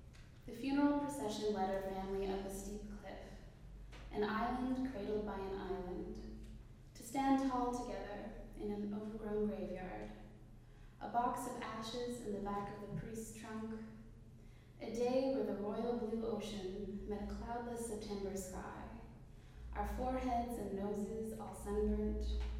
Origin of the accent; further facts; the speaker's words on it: Ontario, Canada; I come from St. John's, which is half true. I grew up in Ontario, and my whole life I've told everybody I was a Newfoundlander. My parents are Newfoundlanders. And now I'm telling everybody I'm from Ontario